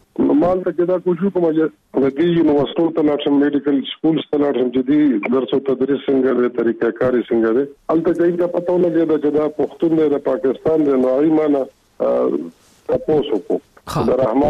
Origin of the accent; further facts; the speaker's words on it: Afghanistan; زه پښتون یم. او خپل خپل تعارف … هم زموږ د افغانستان